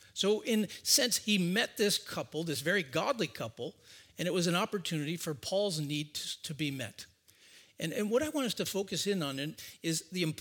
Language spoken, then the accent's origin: English; Rochester, New York, United States; I grew up in Rochester, New York.